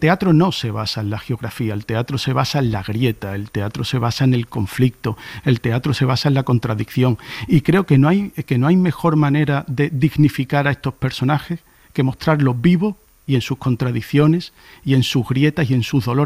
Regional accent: Andalusia, Spain; de mi pueblo, que es un pueblo cercano a Prado del Rey

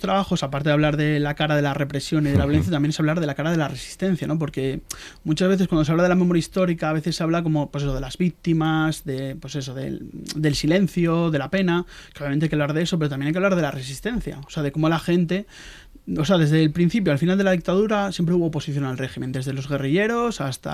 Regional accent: Asturias, Spain; ahora en Asturias, soy asturiano

